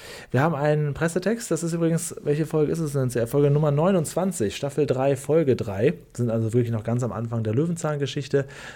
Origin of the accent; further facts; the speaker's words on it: Northern Germany, Germany; ich bin ja aus Norddeutschland